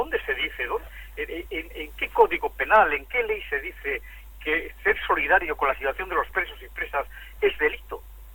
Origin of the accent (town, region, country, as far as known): Basque Country, Spain